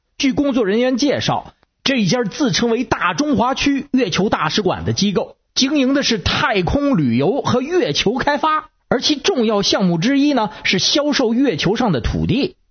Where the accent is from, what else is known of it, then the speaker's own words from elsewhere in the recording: Beijing, China; 各位听众好，我是北京的